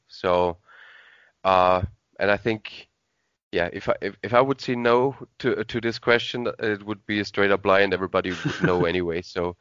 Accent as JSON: {"language": "English", "country": "Austria", "second_language": "English", "said": "even though I'm from Austria."}